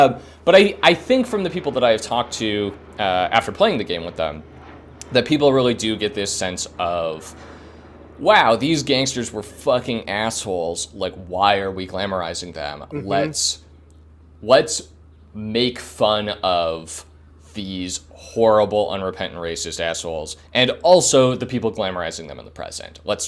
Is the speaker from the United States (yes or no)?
yes; Northfield, United States; Northfield, as I explained before, very much a game about my hometown